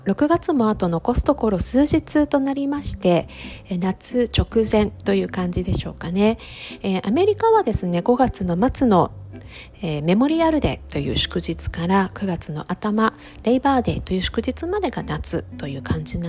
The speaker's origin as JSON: {"language": "Japanese", "region": "Hokkaido", "country": "Japan", "lives_now": "New York, United States", "said": "私北海道出身なので、札幌も小樽とかに行けばね、ビーチはあるんですけれども"}